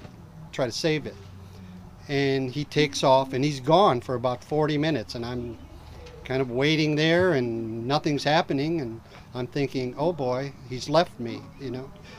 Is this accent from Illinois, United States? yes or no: yes; Chicago, Illinois, United States; I'm from the Chicago area.